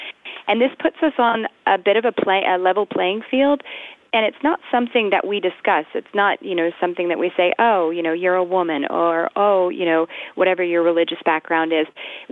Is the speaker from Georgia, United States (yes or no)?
yes; Augusta, Georgia, United States; also born or lived in San Francisco / Michigan / London / Texas; I mostly grew up in Augusta, Georgia.